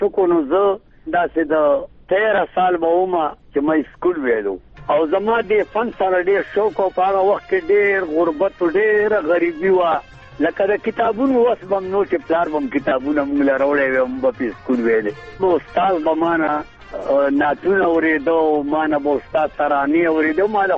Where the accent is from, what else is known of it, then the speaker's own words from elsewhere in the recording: Surizai Payan, Khyber Pakhtunkhwa, Pakistan; سوریزي پایان لما د کلی نامه ده. زه په سوریزو پایانو کې زیږیدلې ما